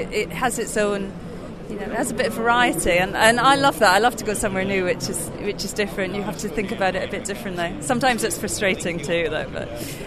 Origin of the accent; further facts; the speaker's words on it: Scotland, United Kingdom; Well, obviously, I'm Scottish.